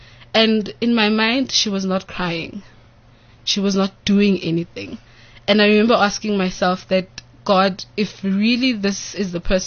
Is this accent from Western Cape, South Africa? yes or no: no; Orange Farm, Gauteng, South Africa; Because I'm from Orange Farm.